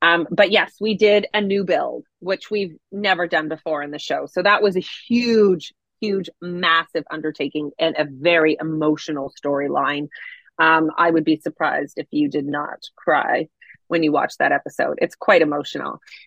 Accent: Brampton, Ontario, Canada; No, I grew up in Brampton.

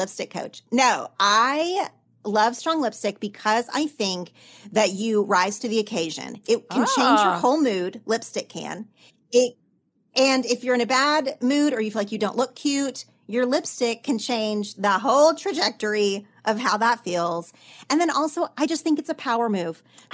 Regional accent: Oklahoma, United States; now in Los Angeles, United States; There was just a lot of things that felt like in my small town growing up in Oklahoma that you had to be a certain way.

